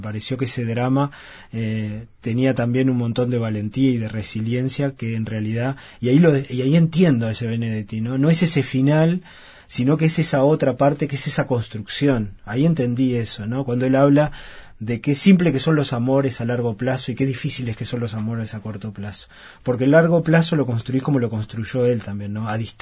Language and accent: Spanish; Uruguay; poder hablar de nosotros como uruguayos, como sociedad